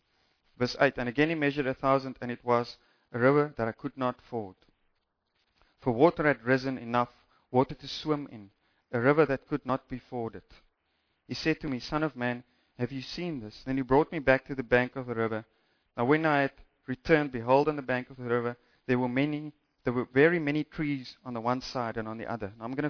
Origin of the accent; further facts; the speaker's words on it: Windhoek, Khomas, Namibia; Swakopmund, most of you, I come from Windhoek, at least there we did it sometimes.